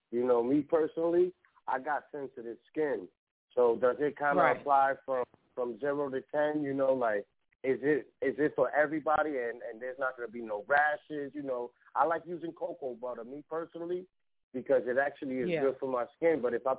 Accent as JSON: {"language": "English", "town": "Bronx", "region": "New York", "country": "United States", "lives_now": "Midwest, United States", "said": "I'm from the Bronx. I mean, I'm in the Midwest, but I'm from the Bronx, and I love supporting New York people that are doing their thing."}